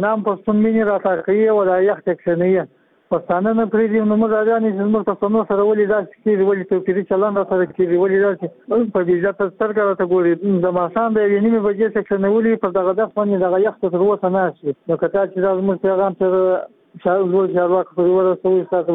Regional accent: Kandahar, Afghanistan; now in Mazar-i-Sharif, Afghanistan; زه د کندهار اوسیدونکو یم

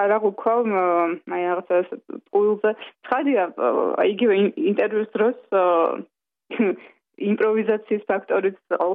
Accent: Tbilisi, Georgia; დავიბადე თბილისში, გავიზარდე თბილისში და ჩემი ცხოვრების უძიდესი ნაწილი ჭიდროდ არის დაკავშირებული ამ ქალაქთან

